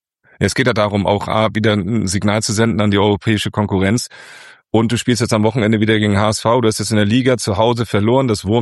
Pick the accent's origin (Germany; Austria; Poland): Germany; Kiel, Schleswig-Holstein; Ich als gebürtiger Kieler Jung würde das sehr unterstreichen.